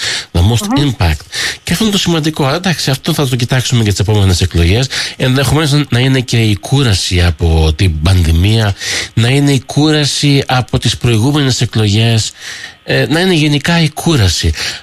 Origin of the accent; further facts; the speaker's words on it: Greece; now in Laval, Canada; Τώρα, σαν Ελληνίδα, βλέπω στο Δημαρχείο του Λαβάλ έχουμε και τον Καριδόγεννη